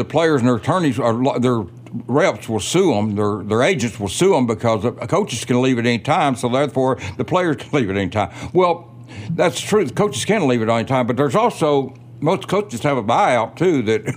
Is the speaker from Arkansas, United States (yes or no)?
yes; Mena, Arkansas, United States; I grew up in Mena, 46 miles north of here.